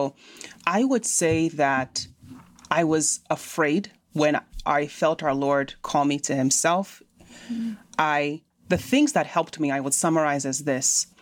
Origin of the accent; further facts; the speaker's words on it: Nigeria; I'm Nigerian by origin.